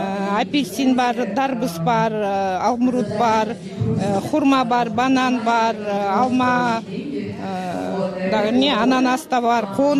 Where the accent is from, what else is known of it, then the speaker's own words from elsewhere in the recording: Bishkek, Kyrgyzstan; Мен Бишкектенмин.